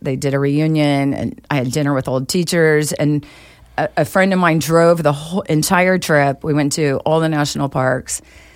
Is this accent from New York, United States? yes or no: no; California, United States; I did a 3-week trip to California, my home state.